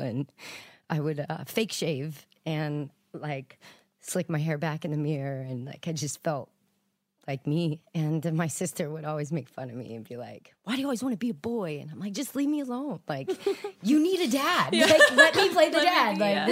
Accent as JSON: {"language": "English", "region": "Texas", "country": "United States", "tie": "born there", "said": "Obviously, you know, I said I was born in Texas and I was raised Southern Baptist."}